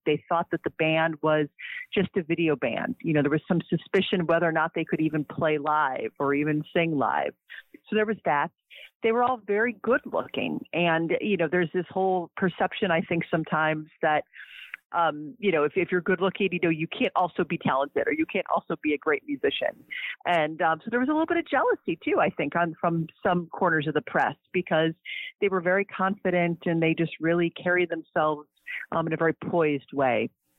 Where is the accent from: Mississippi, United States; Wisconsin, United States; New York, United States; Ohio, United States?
Ohio, United States; Cleveland; And I grew up in Cleveland, Ohio.